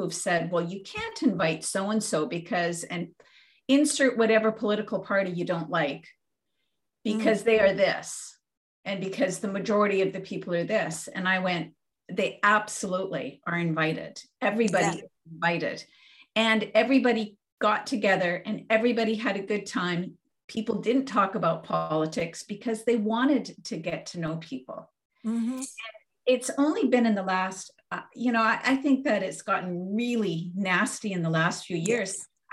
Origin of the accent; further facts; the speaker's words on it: Canada; I'm Canadian